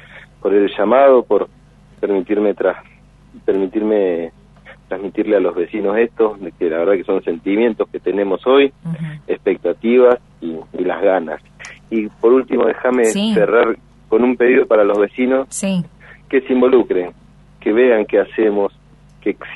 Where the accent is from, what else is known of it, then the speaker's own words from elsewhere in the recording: Río Grande, Tierra del Fuego, Argentina; yo como fueguino riograndense, uh-huh, toda mi vida acá